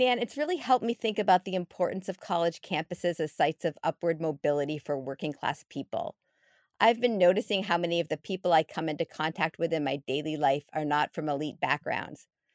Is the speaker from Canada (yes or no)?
yes; Canada; moved away as an adult; now in United States; I grew up in Canada and I came to the United States to go to college in 1990.